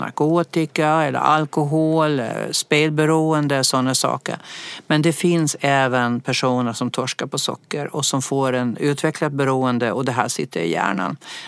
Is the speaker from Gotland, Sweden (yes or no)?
yes; Gotland, Sweden; accent: Gotlandic; Jag pratar nog gotländska.